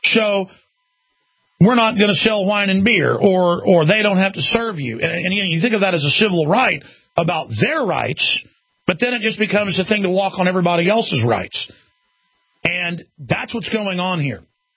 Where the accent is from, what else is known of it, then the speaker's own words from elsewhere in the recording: Dallas, Texas, United States; And I grew up in Dallas, Texas. I go up to Dallas about once a year.